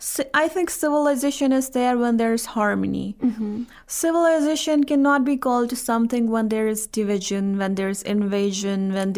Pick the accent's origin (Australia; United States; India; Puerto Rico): India; since I come from India